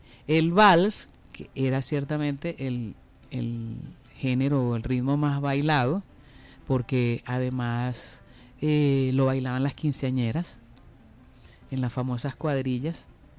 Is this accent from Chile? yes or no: no; Caracas, Capital District, Venezuela; Yo también soy caraqueña.